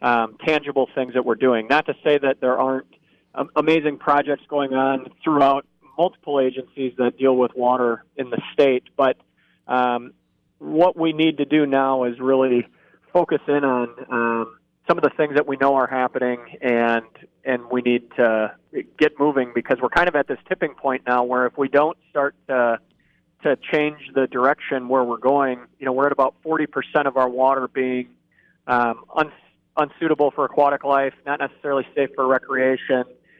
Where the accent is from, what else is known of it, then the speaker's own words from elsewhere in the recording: Sioux Falls, South Dakota, United States; moved away as an adult; I am a South Dakota native. I was born and raised in the Sioux Falls area and went to school down in Vermilion. I came up to the cities in 2006